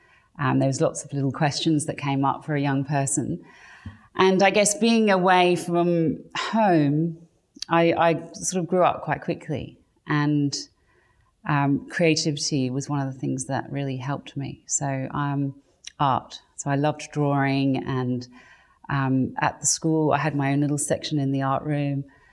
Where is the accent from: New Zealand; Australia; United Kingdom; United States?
United Kingdom; England; I grew up in England, so that's where I was born, to English parents, and I had, an idyllic first probably 8 or 9 years of my life, living in the countryside.